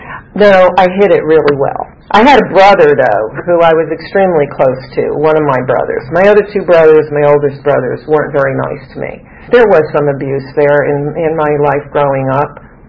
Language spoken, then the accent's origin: English; New Jersey, United States; I grew up in New Jersey. Now, we took the bus. Hey, New Jersey, all right. I am a Yankee.